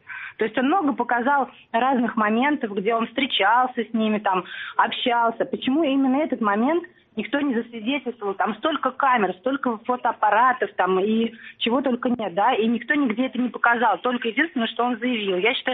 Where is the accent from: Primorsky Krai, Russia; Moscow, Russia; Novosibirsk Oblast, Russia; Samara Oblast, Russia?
Samara Oblast, Russia; Novokuybyshevsk; из Новокуйбышевска, Самарская область.